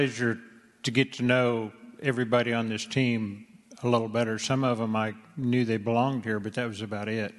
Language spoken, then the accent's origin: English; Midwest, United States; I grew up in the Midwest. I spent my whole life in the Midwest. I had never been in a third world country.